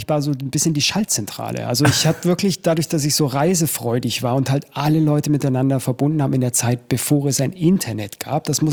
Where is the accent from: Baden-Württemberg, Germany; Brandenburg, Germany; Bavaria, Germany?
Bavaria, Germany; Munich; bei mir war es als Münchner schon immer ziemlich gesellig.